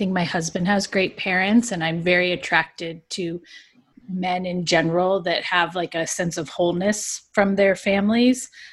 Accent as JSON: {"language": "English", "town": "Seal Beach", "region": "California", "country": "United States", "said": "Seal Beach, California, just down the coast."}